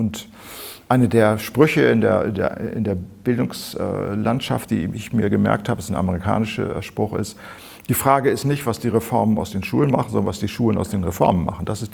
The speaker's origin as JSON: {"language": "German", "region": "Thurgau", "country": "Switzerland", "said": "Ich komme aus dem Thurgau, darum fällt mir das ein."}